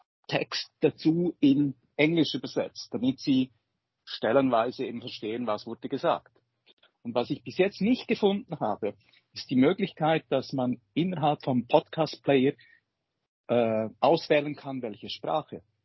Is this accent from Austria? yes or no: no; Switzerland; ich bin Schweizer